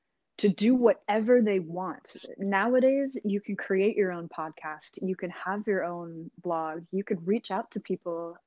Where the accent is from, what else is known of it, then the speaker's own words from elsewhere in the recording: Washington, United States; moved away as an adult; I'm from Washington State originally, but I had some jobs that took me to Raleigh, North Carolina, or New York City.